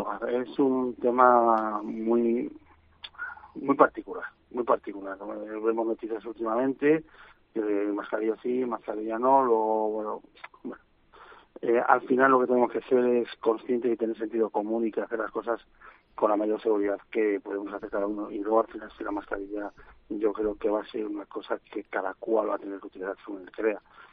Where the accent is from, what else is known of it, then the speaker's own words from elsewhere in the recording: Torrecillas, Spain; yo soy de Torrecillas